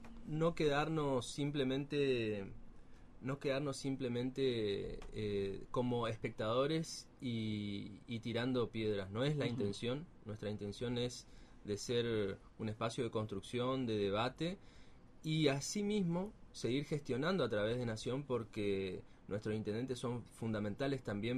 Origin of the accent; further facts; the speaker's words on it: Empedrado, Corrientes, Argentina; Yo soy de Empedrado y tengo amigos, vecinos que están hace más de 10 años en un listado